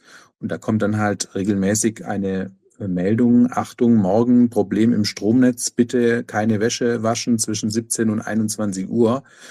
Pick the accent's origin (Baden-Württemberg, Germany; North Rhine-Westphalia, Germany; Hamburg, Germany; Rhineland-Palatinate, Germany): Baden-Württemberg, Germany; Ludwigsburg; nicht in meiner Heimatstadt Ludwigsburg zu investieren